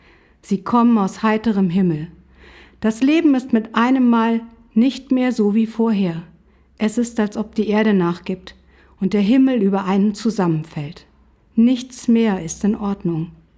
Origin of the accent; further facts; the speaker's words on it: Hesse, Germany; Vor kurzem war ich in meiner Heimatgemeinde in Nordhessen im Gottesdienst.